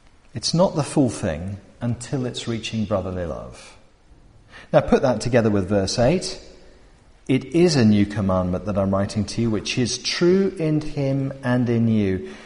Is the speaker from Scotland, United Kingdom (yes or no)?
yes; Scotland, United Kingdom; Now, you can tell that I'm properly Scottish when I'm watching sport.